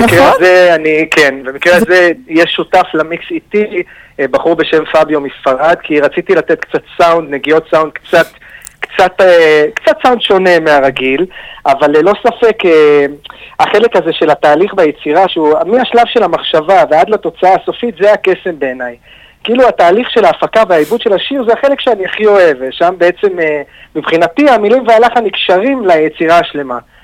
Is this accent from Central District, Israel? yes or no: no; Tel Aviv, Tel Aviv District, Israel; הגרתי בתל אביב בילדותי